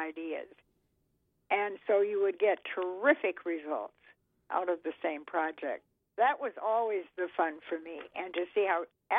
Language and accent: English; Fargo, North Dakota, United States; And as I say, I grew up in Fargo. I knew that.